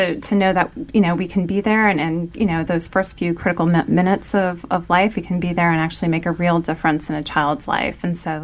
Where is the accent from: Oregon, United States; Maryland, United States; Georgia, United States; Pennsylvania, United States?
Pennsylvania, United States; Bethlehem; Yeah. I'm from Bethlehem, Pennsylvania. I grew up in the area. I went to college at Villanova University